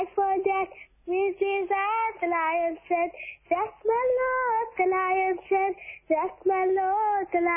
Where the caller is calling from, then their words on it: Malaysia; From Malaysia.